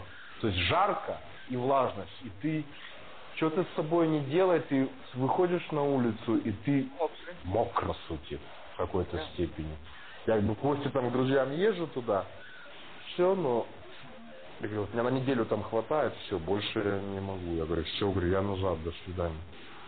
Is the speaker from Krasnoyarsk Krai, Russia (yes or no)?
no; Saint Petersburg, Russia; Он из Москвы, как я из Питера.